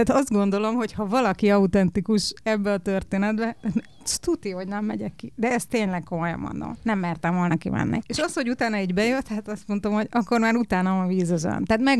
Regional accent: Hungary; hogyha én magyarnak születtem, annak oka

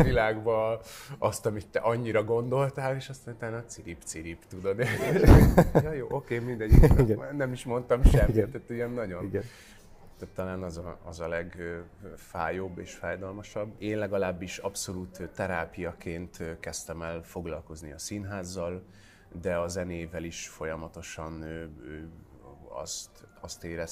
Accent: Vienna, Austria; born there; Bécsett az én szülővárosomban.

